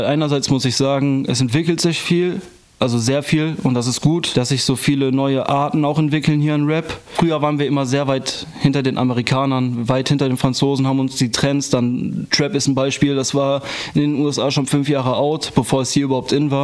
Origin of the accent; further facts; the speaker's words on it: Gladbach, North Rhine-Westphalia, Germany; Ich komme hier aus Gladbach.